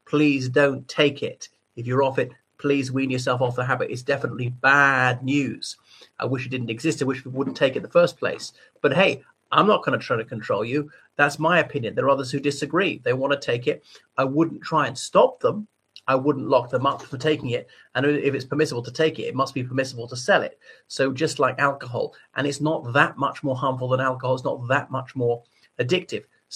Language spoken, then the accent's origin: English; Ireland; from Ireland.